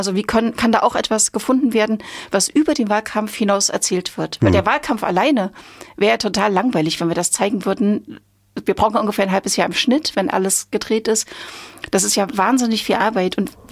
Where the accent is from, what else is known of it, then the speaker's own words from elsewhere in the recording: Weimar, Thuringia, Germany; ich lebe in Thüringen, ich komme aus Thüringen, ich liebe mein Land